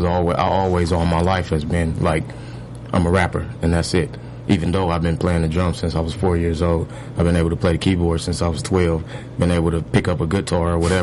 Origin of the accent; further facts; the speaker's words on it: West Coast, United States; because I am from the West Coast and he is from, you know, from the East Coast.